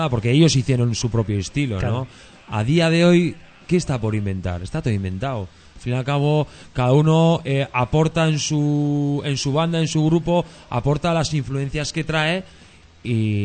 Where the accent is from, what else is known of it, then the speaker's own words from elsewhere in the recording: Bermeo, Basque Country, Spain; first language Basque; Spanish is a second language; Mi idioma natal es euskera, yo castellano he aprendido en la calle con 9 años.